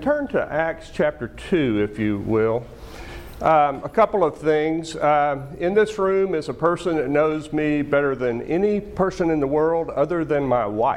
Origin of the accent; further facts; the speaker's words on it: Louisiana, United States; I told you that from childhood I had heard of your dad and then of you when I was growing up in Louisiana